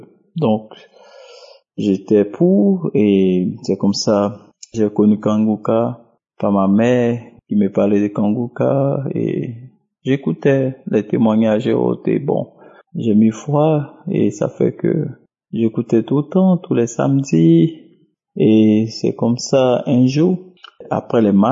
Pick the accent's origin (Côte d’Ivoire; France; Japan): Côte d’Ivoire; now in Austria; Salut, je suis un Ivoirien vivant en Autriche.